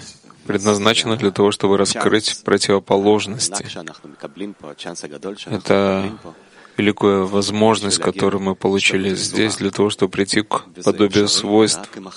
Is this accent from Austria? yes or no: yes; Austria; я приехал из Австрии.